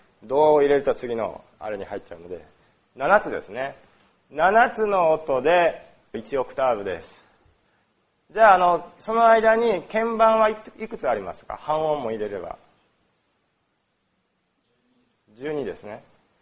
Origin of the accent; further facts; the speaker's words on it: Osaka, Japan; 私大阪出身なんで、大阪弁は喋らない、あんまり喋らないけども、やっぱり大阪弁を聞くとすごい親しみが湧きますし